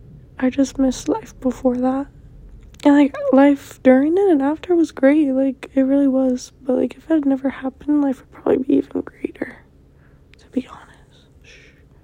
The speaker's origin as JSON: {"language": "English", "country": "United States", "tie": "born or raised there", "said": "You know, I was born and raised in America."}